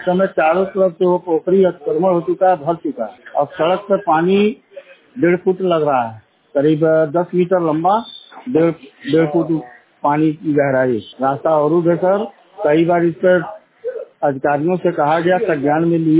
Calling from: Paitauli, Uttar Pradesh, India; सुगरौली block ग्राम पंचायत पैतौली तहसील हाटा जनपद कुशीनगर से बोल रहा हूँ।

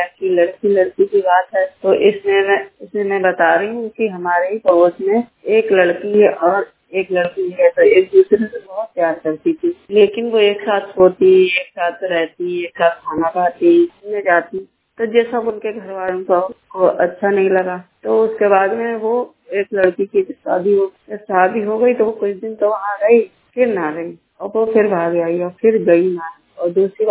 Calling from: Uttar Pradesh, India; और मैं दरिया जिला बरेली से बोल रही हूँ।

